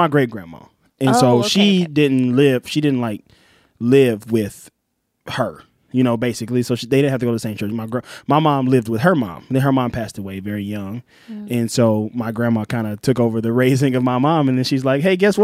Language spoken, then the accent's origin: English; Mississippi, United States; I'm from Mississippi.